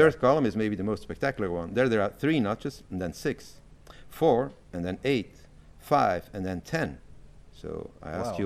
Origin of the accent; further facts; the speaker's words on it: Brussels, Brussels-Capital Region, Belgium; I said, okay, I'm from Brussels.